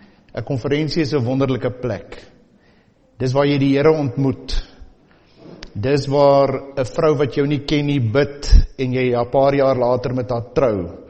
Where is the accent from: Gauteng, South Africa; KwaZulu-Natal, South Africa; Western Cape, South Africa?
Gauteng, South Africa; Springs; ja, ek is in Springs gebore, ek is daar getoe, ek het daar groot geword, ek het daar my vrou ontmoet.